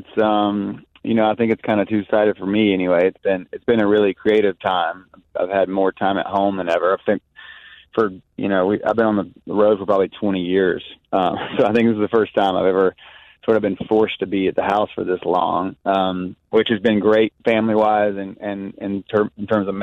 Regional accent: South Carolina, United States; I grew up in South Carolina, and I was

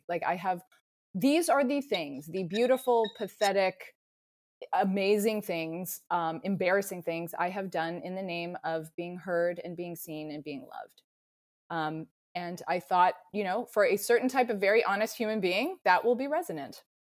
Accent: Atlanta, Georgia, United States; she knew I grew up in Atlanta.

